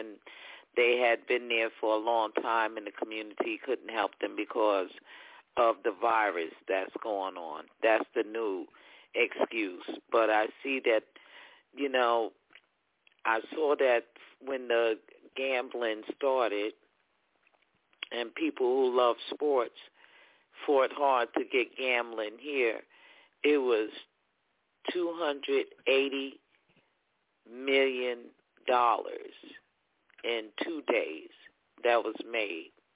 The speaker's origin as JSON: {"language": "English", "town": "Ellenville", "region": "New York", "country": "United States", "said": "I'm from Ellenville, New York, the KKK capital of this state."}